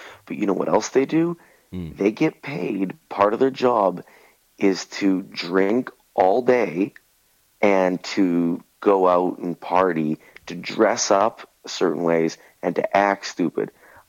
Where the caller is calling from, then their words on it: Romania; I'm in Romania.